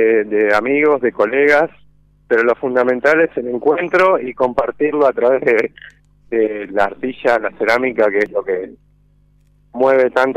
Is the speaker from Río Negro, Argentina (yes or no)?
yes; El Bolsón, Río Negro, Argentina; yo que soy de Bolsón